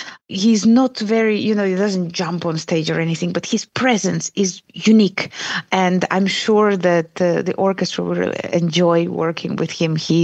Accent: Latvia; I'm from Latvia

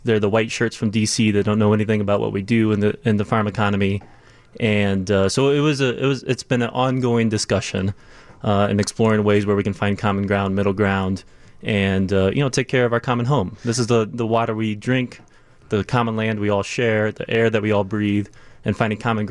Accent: Tremont, Illinois, United States; I grew up in Tremont, Illinois, down in central Illinois, small town, 2,000 people, farm community.

